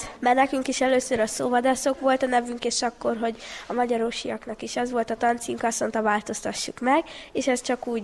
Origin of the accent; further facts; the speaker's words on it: Miercurea Nirajului, Mureș County, Romania; 4-es, 10 éves, és Nyárad Szeredából jöttem.